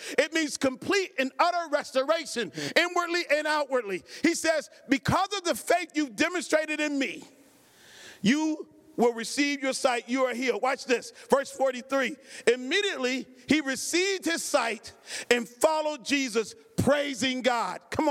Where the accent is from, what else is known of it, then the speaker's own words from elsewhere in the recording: Cleveland, Ohio, United States; I grew up in a single-parented home. Grew up, was born and raised in Cleveland, Ohio. I had 8 other brothers and sisters.